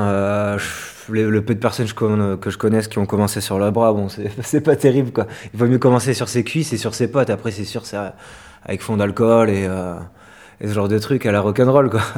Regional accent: Lorient, Brittany, France; j'ai 28 ans. Je suis de Lorient

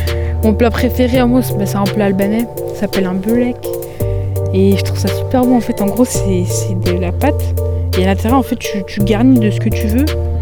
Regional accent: France; born there; Je suis d'origine albanaise, mes deux parents sont albanais et tout le reste de ma famille aussi. Puis voilà, je suis née en France.

